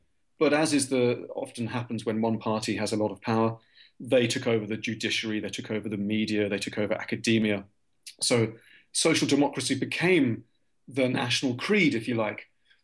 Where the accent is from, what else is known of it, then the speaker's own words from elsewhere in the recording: England, United Kingdom; I'm English, right? So I'm used to these rather baroque, extreme forms of manners